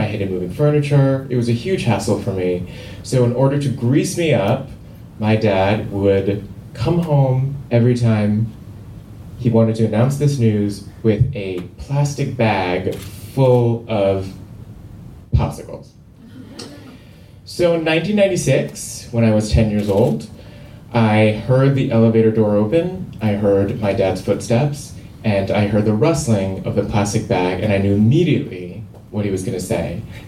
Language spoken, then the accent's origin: English; Seoul, South Korea; I grew up in Seoul, South Korea, and one of my very first memories is as a two-year-old taking a nap on my dad's big tummy.